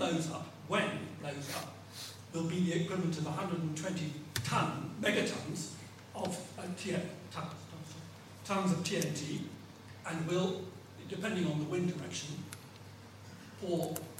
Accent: Yorkshire and the Humber, United Kingdom; born there; now in Faversham, United Kingdom; 60 years after the 53 flood, just before I was born in Yorkshire, there was another flood.

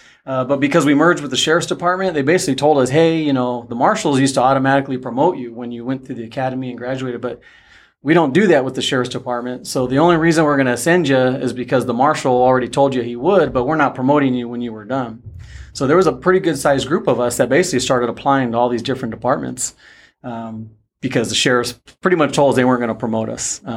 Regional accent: Spring Valley, California, United States; also born or lived in Chula Vista, United States; So I grew up in Spring Valley. Mm-hmm. I'm a Spring Valley kid. I did live in Chula for a little bit.

